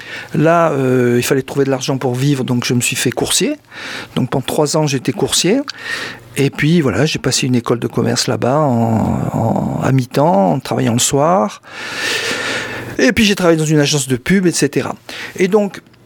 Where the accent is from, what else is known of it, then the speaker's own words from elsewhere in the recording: Algeria; sur mon enfance en Algérie.